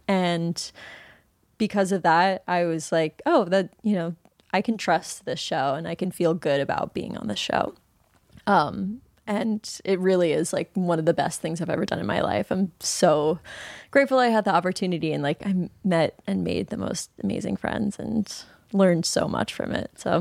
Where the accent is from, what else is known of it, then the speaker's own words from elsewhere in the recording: East Coast, United States; growing up on the East Coast and being a daughter of a doctor and a lawyer